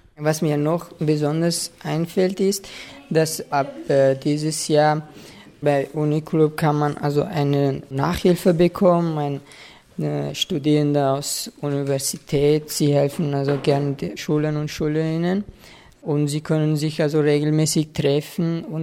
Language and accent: German; Afghanistan; Ich komme aus Afghanistan. Ich bin 17 Jahre alt, also werde bald 18.